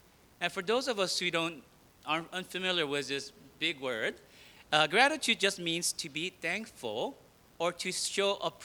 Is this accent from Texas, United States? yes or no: no; New Jersey, United States; because I was just nobody from New Jersey